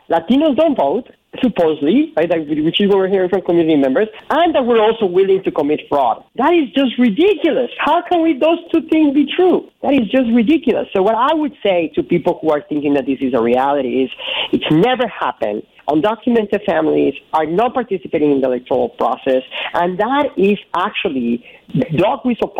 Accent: Mexico; now in United States; I'm an immigrant from Mexico myself. I came to this country 20 years ago.

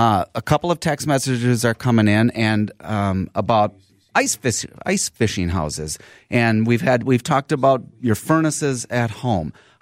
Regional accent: Minnesota, United States; Even though I grew up in Minnesota, I'm having a hard time figuring out ice fishing.

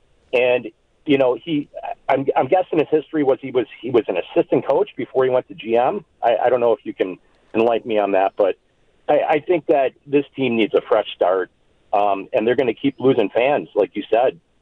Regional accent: New York, United States; I grew up in Western New York. I watched hockey playoffs in Buffalo for years.

